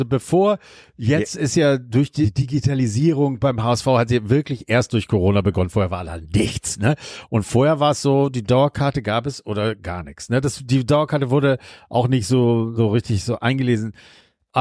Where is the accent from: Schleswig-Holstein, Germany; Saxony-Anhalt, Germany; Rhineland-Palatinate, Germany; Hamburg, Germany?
Hamburg, Germany; wieso rede ich eigentlich so? Ich komme aus Hamburg.